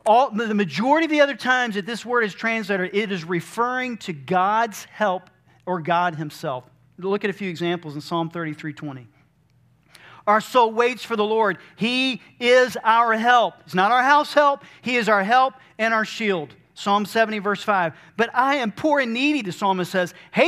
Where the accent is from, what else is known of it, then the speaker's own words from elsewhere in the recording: Albany, Georgia, United States; born there; since June 7th of 1976, when I was born in Phoebe Putney Hospital in Albany, Georgia